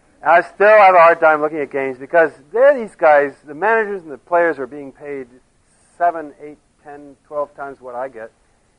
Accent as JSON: {"language": "English", "country": "France", "tie": "born or raised there", "said": "In France, sadly, this is changing, but it used to be, when I was growing up in France, that the whole country would stop, come to a standstill at noon."}